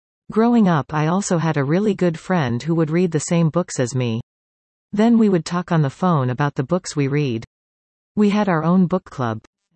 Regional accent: Montreal, Quebec, Canada; I grew up in Outremont in Montreal.

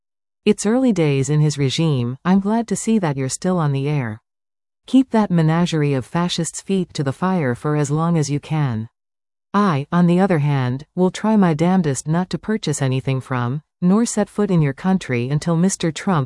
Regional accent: Canada; As a Canadian, I'm fortunate to have never experienced war.

